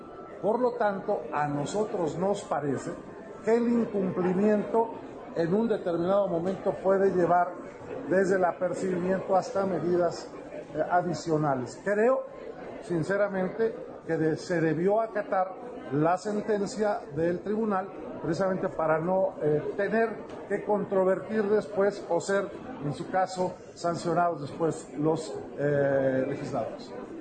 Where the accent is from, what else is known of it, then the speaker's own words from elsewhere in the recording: Puebla, Mexico; Yo como poblano te lo digo